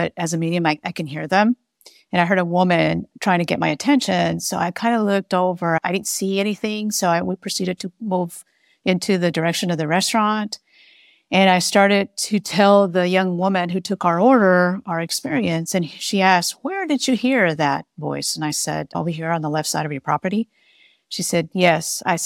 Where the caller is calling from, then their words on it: Texas, United States; I live in a suburb of Austin, Texas.